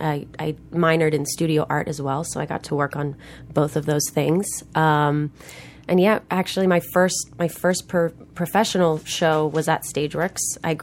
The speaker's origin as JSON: {"language": "English", "town": "Spring Hill", "region": "Florida", "country": "United States", "tie": "born or raised there", "said": "Yeah, I grew up in Spring Hill, Florida, and I have been pursuing theater since I was a little kid and all of the arts, honestly."}